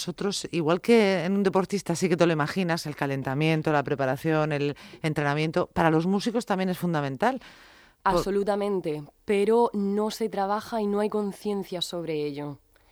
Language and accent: Spanish; Murcia, Region of Murcia, Spain; also born or lived in Madrid, Spain / London, United Kingdom / Italy; hace poco menos de un año decidí regresar a mi tierra, aquí a Murcia